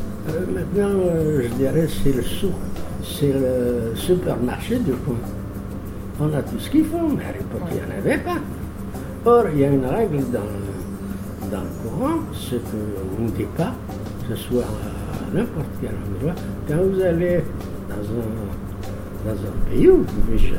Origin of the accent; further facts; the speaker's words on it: Algeria; chez nous, en Algérie